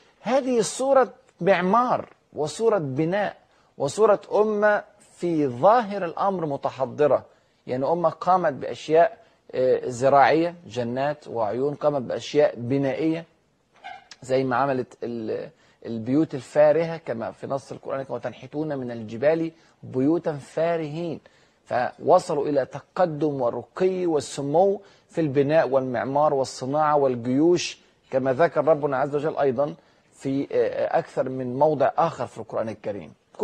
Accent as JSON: {"language": "Arabic", "country": "Egypt", "said": "إحنا عندنا في مصر"}